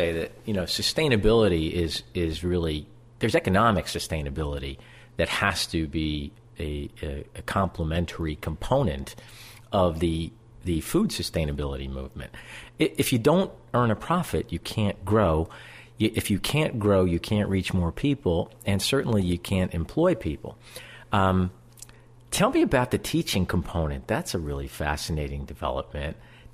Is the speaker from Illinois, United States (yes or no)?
no; Elizabeth, New Jersey, United States; I was one of the lucky recipients of my weekly slice of bologna growing up in Elizabeth, New Jersey at Frank's Butcher.